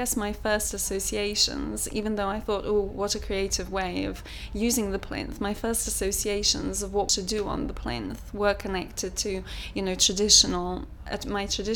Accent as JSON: {"language": "English", "town": "Cambridge", "region": "East of England", "country": "United Kingdom", "said": "I was born on May 24th, 1978 and I come from Cambridge."}